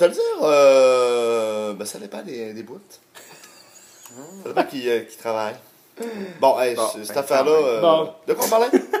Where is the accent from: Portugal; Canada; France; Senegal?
Canada; Montreal, Quebec; born there; Je suis né à Montréal, mais on habitait à Montréal ensemble.